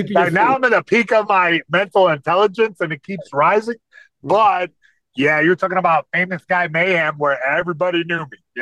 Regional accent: California, United States; that's just part of being a Californian.

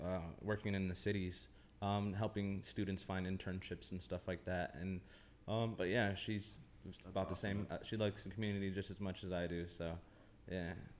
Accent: Iowa, United States; So I'm from Iowa, just a little small town boy. I grew up in foster care, actually. So I moved around a lot.

